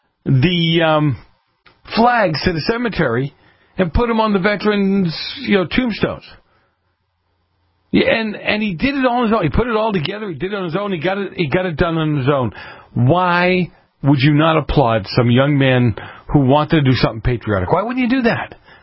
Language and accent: English; Boston, Massachusetts, United States; I grew up in Boston at a time when the Red Sox, the beloved Red Sox, they couldn't win if the other team didn't show up.